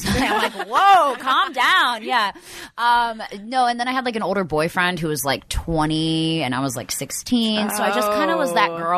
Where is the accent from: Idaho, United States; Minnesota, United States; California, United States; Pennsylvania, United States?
Pennsylvania, United States; Outside Philly.